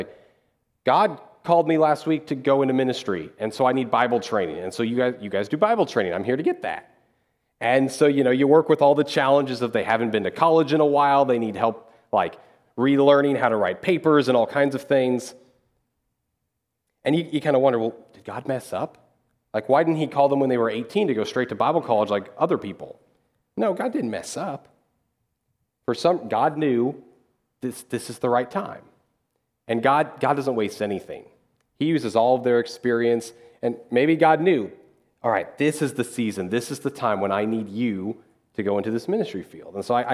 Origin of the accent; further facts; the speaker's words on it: Dodge City, Kansas, United States; Now, most of you know that I'm from Dodge City, Kansas. Now, that is roughly a 14-hour drive from here.